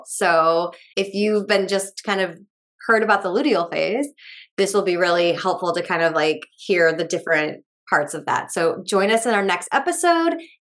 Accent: New England, United States; I grew up in New England.

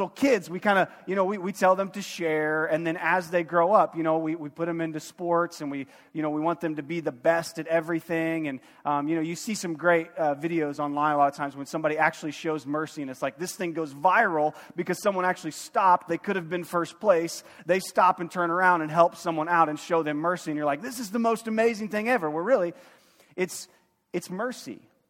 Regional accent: United States; as an American, mercy is just not a trait that we long for.

